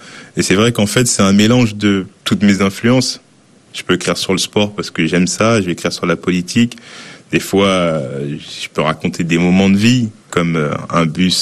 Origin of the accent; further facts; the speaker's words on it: Épinay-sur-Seine, Île-de-France, France; je viens d'Épinay, sur Seine.